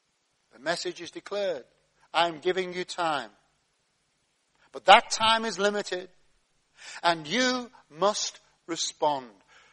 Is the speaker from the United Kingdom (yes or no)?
yes; United Kingdom; I know we're British and middle class, so we don't say amen.